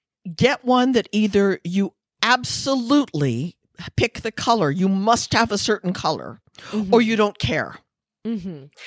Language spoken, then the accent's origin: English; Midwest, United States; You know, I'm from the Midwest, and you have to show me, and my critical mind is always going, yeah, right.